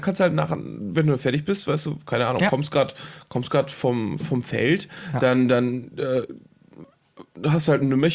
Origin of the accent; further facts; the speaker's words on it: Schleswig-Holstein, Germany; Ich komme übrigens aus Schleswig-Holstein.